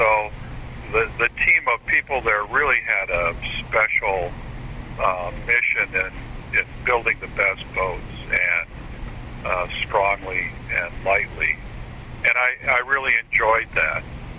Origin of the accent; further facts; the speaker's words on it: Green Bay, Wisconsin, United States; And the appeal of boat building still being with me took me from Green Bay, which is my hometown, to Sturgeon Bay, Wisconsin.